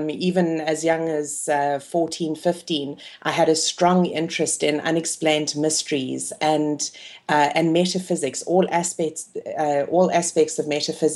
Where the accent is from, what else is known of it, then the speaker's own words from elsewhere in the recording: South Africa; born there; also born or lived in Botswana; I was born in South Africa and pretty much into a tourism family.